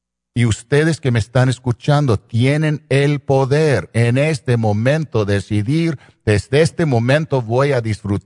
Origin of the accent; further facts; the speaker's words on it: East Los Angeles, California, United States; yo soy un chicanito de East LA, so yo sé cómo es no tener nada.